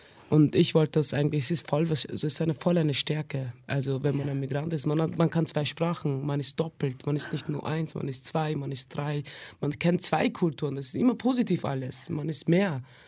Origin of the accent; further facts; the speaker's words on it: Vienna, Austria; Naja, also OTK nehme ich schon für mich, das ist schon meine Heimat, das kann mir niemand wegnehmen.